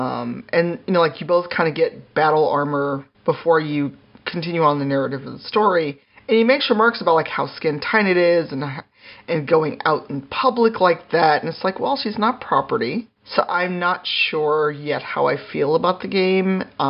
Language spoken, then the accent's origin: English; United States; But it could also be a cultural issue of what they see as strong is not what I, as an American black woman, would see as a strong character.